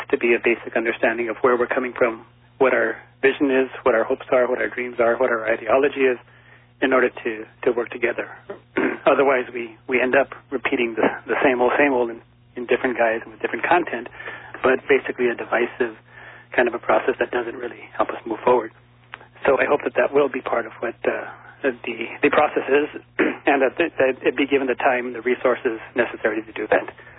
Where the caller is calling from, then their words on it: Oakland, California, United States; I'm calling from Oakland.